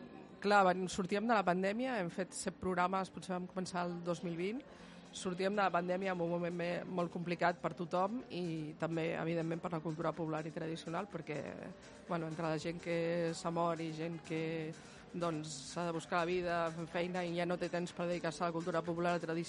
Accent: Barcelona, Catalonia, Spain; tu surts aquí al carrer i jo que soc del Raval, surt un al carrer i crida

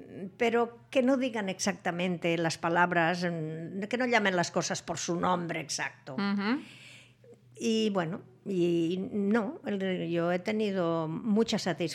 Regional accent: Catalonia, Spain; also born or lived in Paris; Estaba al corriente de lo que pasaba en mi tierra, por supuesto, en Cataluña y en España.

